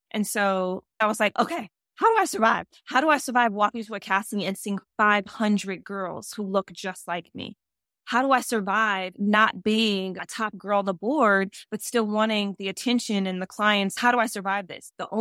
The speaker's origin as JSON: {"language": "English", "town": "Detroit", "region": "Michigan", "country": "United States", "tie": "born or raised there", "also_born_or_lived": "New York", "moved": "yes", "said": "Then when I moved to New York to start to model full time, I was young. I feel like I was raised in Detroit. I became a woman in New York."}